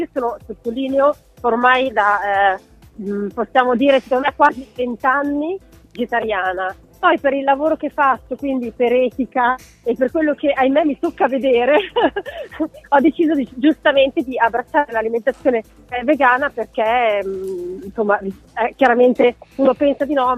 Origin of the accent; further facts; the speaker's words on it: Milan, Lombardy, Italy; Io sono milanese di nascita, vivo qua a Milano, sono felice, stranamente perché molti si lamentano, ma adoro la mia città